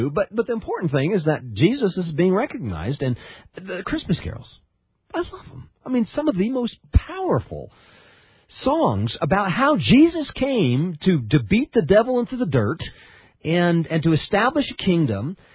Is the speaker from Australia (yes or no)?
no; Japan; I'm from Japan. I grew up there and spent a lot of time in Japan